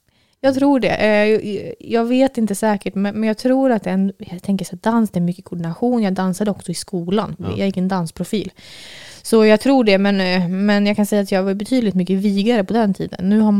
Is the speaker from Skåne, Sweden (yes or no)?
no; Västerås, Västmanland County, Sweden; also born or lived in Arboga; jag är från Västerås ursprungligen. Bodde i Arboga tills jag var 5, men sen flyttade vi till Västerås.